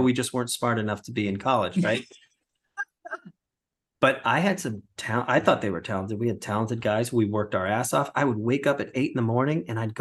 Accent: Cleveland, Ohio, United States; And I said, I'm from Cleveland.

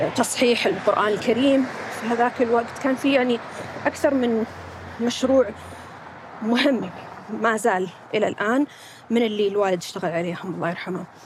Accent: Kuwait; طفولتي كانت في الكويت. أنا من طفولتي يعني كنت حافظة أني أنا من السعودية، ما أعرف كثير عن السعودية ولا أعرف كثير عن الرياض

